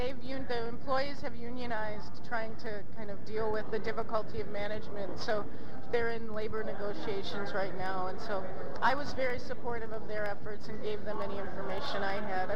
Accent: Chicago, Illinois, United States; I'm from Chicago.

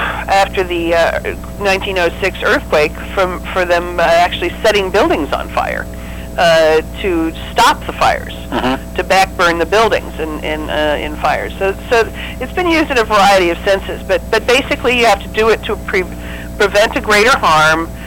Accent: Tustin, California, United States; they said go sleep in Tustin, which of course is, you know, my hometown

